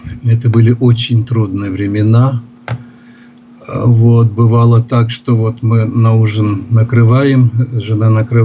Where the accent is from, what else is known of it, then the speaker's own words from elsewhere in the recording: Ukraine; now in Russia; Я же с Украины приехал, да.